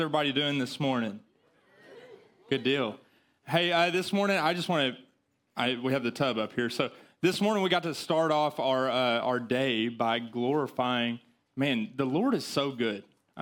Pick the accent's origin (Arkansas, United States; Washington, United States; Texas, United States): Arkansas, United States; Well, I'm from Arkansas, so I can't get much higher than about 15.